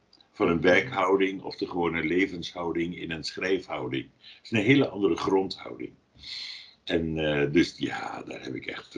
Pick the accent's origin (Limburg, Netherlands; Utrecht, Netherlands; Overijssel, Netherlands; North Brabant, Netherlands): Utrecht, Netherlands; Linschoten; Want ik kom van een boerderij. Linschoten is het dorp waar ik geboren ben. Het is een klein dorp bij Woerden.